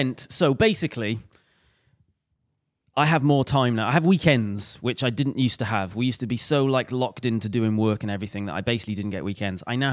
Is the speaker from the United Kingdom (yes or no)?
yes; Wales, United Kingdom; I'm Welsh